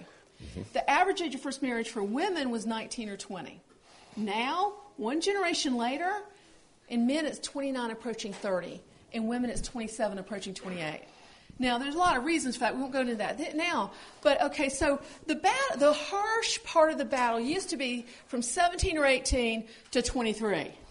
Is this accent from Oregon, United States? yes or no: no; North Carolina, United States; Now, we're from North Carolina, and if you've been following our bathroom debate in North Carolina